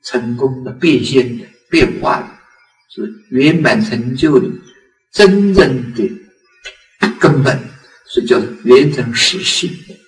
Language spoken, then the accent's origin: Chinese; China; 就像我们中国人说成千上万呢